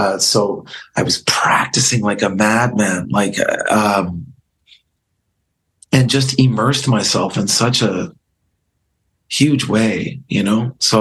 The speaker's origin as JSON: {"language": "English", "town": "Guelph", "region": "Ontario", "country": "Canada", "tie": "born or raised there", "said": "I was also living in Van Nuys, where there were a lot of gangs and a lot of gang violence. And I was born and raised in Guelph"}